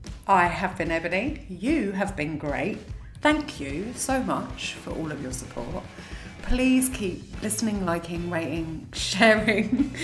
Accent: Brighton, South East England, United Kingdom; I grew up in Brighton, don't live there anymore

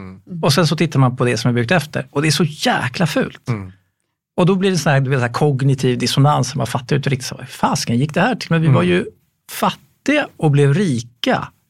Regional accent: Djursholm, Stockholm County, Sweden; Började banan här på Söder. Sen blev det Sollentuna centrum. Och sen så landade vi i träförorten i Djursholm. Och där växte jag upp också

